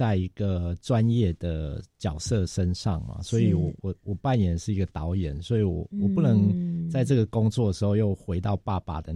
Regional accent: Taichung, Taiwan; 在小时候，其实就算我是台中人，所以台中那时候房子也没有很多，就算是住在市区里面

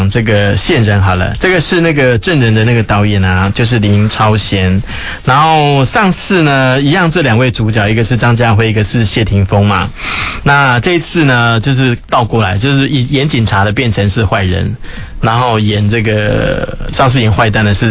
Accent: Taiwan; 然后我们台湾这边的香港的

